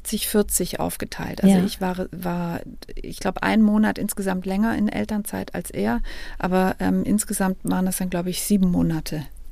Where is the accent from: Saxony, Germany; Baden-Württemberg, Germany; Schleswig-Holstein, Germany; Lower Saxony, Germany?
Baden-Württemberg, Germany; born there; ich bin auch gebürtig aus Baden-Württemberg, nicht aus Bayern.